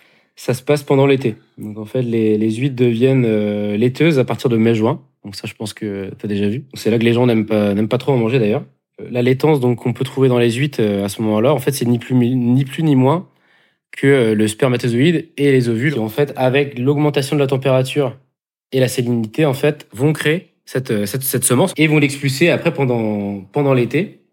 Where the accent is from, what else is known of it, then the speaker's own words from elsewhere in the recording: Plougrescant, Brittany, France; je viens de Plougrescamp, en Côte d'Armor, à côté de Paimpol-Tréguier, peut-être pour ceux qui peuvent connaître.